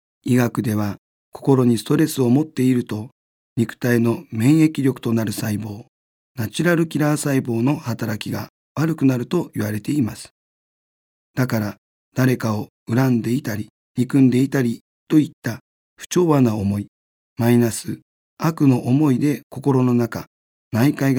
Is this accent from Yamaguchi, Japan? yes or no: yes; Yamaguchi, Japan; それから地元の山口県に帰り、小学校の教師をしている時に